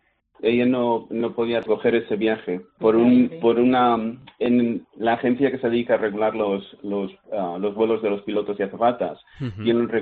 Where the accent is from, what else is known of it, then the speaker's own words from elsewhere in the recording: Asturias, Spain; also born or lived in Canada; Yo estaba acostumbrado, como buen asturiano, me daba todo igual.